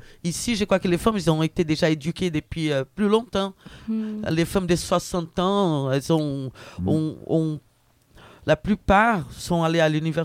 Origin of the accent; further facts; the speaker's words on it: Brazil; French is a second language; Mais ce que je ressens en tant que brésilienne